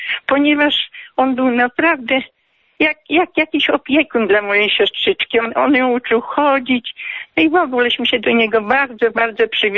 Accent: Poniatowa, Lublin Voivodeship, Poland; born there; Ja urodziłam się w województwie lubelskim. Tam jest takie miasteczko Poniatowa.

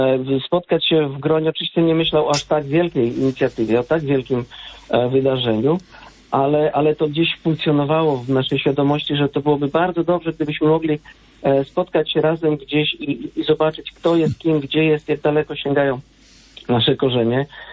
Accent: Krzyżewo Borowe, Masovian Voivodeship, Poland; ja pochodzę z Krzyżewa Borowego, z tej wioski, gdzie jest kaplica, o której tutaj było mówione. … To są właśnie od Piłusa, który przywędrował z Chodkowa na Krzyżewa gdzieś dużo, dużo wcześniej, jeszcze przed wojną.

